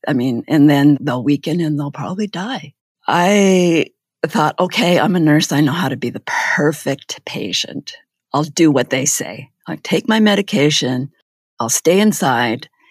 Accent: Manitoba, Canada; And I was just excited to go back to my hometown, which is where I am now, Manitoba, and it's on the edge of the boreal forest, and there's beautiful sand, white sandy beaches

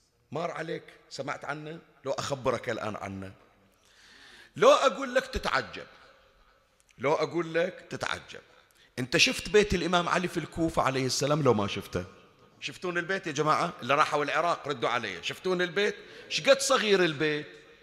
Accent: Bahrain; كثير حوادث مرت من هالنوع عندنا بالبحرين وغير البحرين

